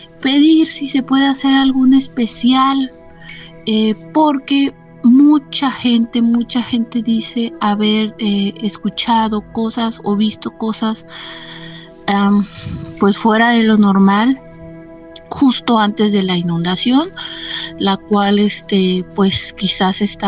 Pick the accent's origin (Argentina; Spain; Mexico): Mexico; Poza Rica, Veracruz; soy de Poza Rica, Veracruz.